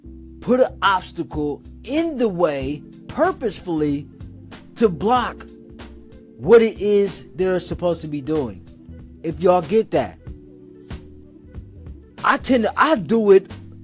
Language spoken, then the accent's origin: English; Lawrence, Kansas, United States; now in Topeka, United States; I'm from Lawrence, Kansas. Well, raised Lawrence, Kansas. Topeka, Ray. I'm here in Topeka, Kansas, man, right now.